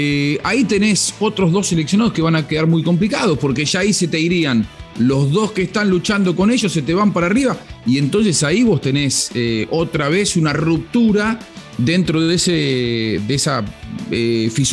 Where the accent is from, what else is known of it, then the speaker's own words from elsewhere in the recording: Argentina; Olvídate que sos boliviano, yo me olvido que soy argentino.